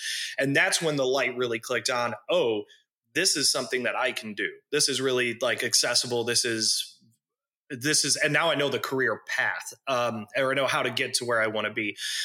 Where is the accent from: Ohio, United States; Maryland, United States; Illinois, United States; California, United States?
Illinois, United States; Chicago; I grew up in the Chicago area in the west suburbs, specifically right under the O'Hare approach path.